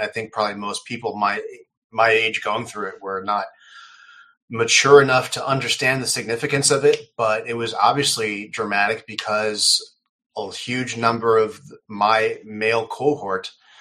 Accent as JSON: {"language": "English", "region": "New York", "country": "United States", "tie": "born or raised there", "said": "for someone like me growing up in New York, 9/11, there was this very cold, there was this just sudden shift in our youth"}